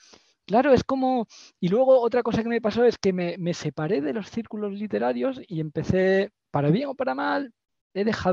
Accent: Andalusia, Spain; que me suena mucho a cómo habla la gente de mi pueblo en Andalucía

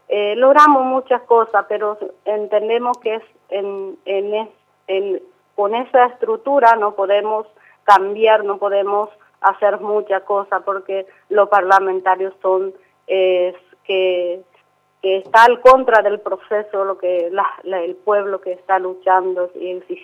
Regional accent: San Pedro, Paraguay; lo que nosotros queremos como paraguayos y paraguayas

